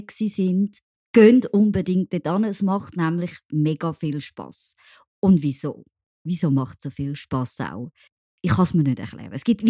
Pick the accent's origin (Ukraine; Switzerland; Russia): Switzerland; Zurich; für mich als Zürcherin, als Stadtzürcherin, wir haben ja keine Fasnacht in dem Sinn.